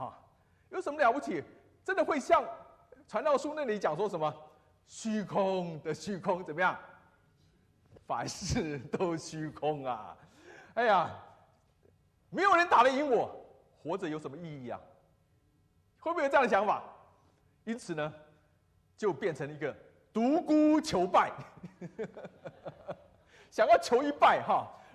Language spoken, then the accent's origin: Chinese; Taiwan; 我们在台湾长大了哈，台湾长大哈